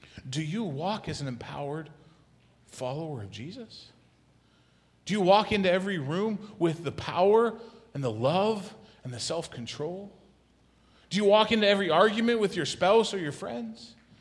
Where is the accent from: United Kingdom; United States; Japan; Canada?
Canada; Can I say that because I'm Canadian?